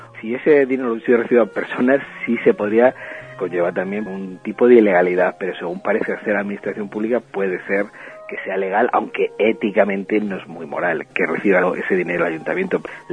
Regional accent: Villares, Spain; Mi pueblo concretamente, Villares, yo lo sé, pues yo soy concejal en el ayuntamiento

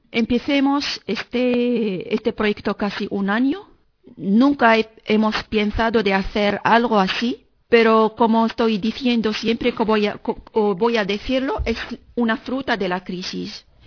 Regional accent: Morocco; Spanish is a second language; moved away as an adult; now in Spain; inmigrante marroquí. Vivo en España 5 años, llevo aquí viviendo 5 años.

